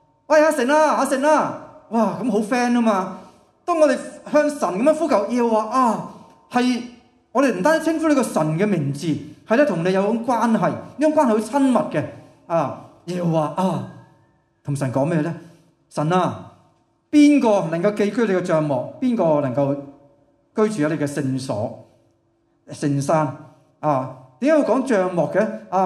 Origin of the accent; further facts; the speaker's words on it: Hong Kong; 我哋香港人咧好重要系有瓦遮头系嘛？